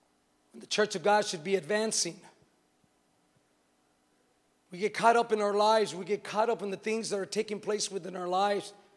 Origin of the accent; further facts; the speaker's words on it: Texas, United States; I'm from the sticks. I'm from Texas, man.